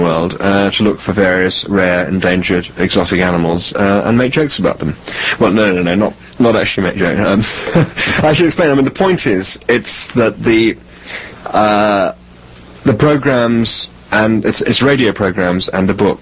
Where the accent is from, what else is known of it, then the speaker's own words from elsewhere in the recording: England, United Kingdom; as an Englishman, I feel extremely embarrassed